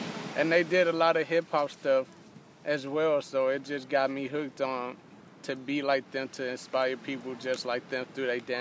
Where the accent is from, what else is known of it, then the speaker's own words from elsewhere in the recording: California, United States; My background, so I grew up in California, actually.